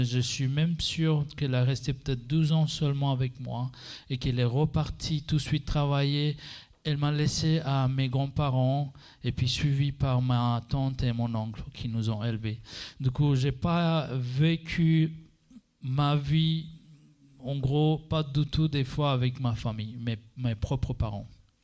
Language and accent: French; Sri Lanka; French is a second language; je suis né au Sri Lanka. Et dans un village de musulmanes, du coup j'étais élevé dans cette communauté, 5 minutes de chez moi, la mosquée.